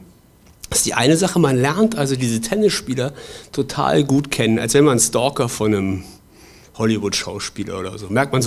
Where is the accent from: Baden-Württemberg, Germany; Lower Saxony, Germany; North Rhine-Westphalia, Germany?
North Rhine-Westphalia, Germany; Bonn; Ich bin in Bonn aufgewachsen, bin dann ins Ruhrgebiet gegangen zum Studium.